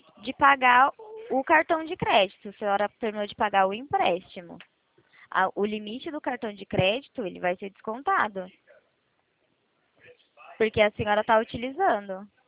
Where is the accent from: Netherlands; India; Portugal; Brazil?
Brazil; São Paulo; Eu sou de São Paulo.